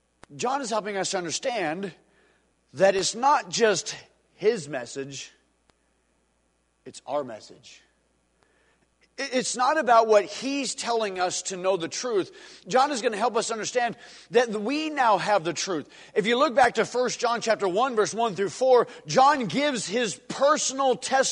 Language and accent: English; United States; because I'm American.